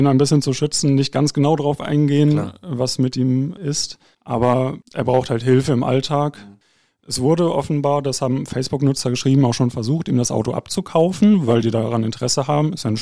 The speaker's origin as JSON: {"language": "German", "town": "Hattingen", "region": "North Rhine-Westphalia", "country": "Germany", "also_born_or_lived": "Heide", "lives_now": "Bochum, Germany", "said": "Ich wohne in Bochum, ich komme ursprünglich aber aus Hattingen. Jetzt habe ich zuletzt 5 Jahre in Schleswig-Holstein, in Heide gewohnt"}